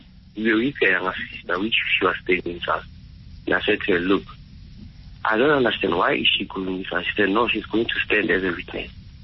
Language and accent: English; Carltonville, Gauteng, South Africa; I'm from Carltonville